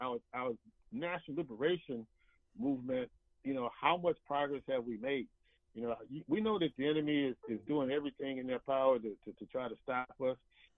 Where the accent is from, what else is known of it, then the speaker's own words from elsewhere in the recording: Sandersville, Georgia, United States; I got my start back in my hometown of Sandersville, Georgia, which I tell everybody is the hometown of Honorable Elijah Muhammad.